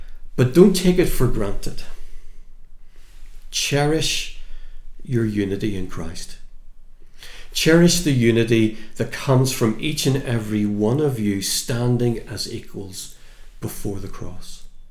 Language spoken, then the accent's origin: English; Ireland; Now, as an Irishman, that's completely lost on me.